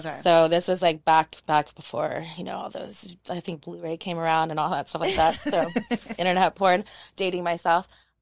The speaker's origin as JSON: {"language": "English", "region": "Texas", "country": "United States", "tie": "born or raised there", "also_born_or_lived": "Panama", "moved": "as an adult", "lives_now": "Los Angeles, United States", "said": "So I'm a military brat. Gotcha. I was born in Panama, and then I've been in Texas from 3 to 21. And then when I turned 21, I went"}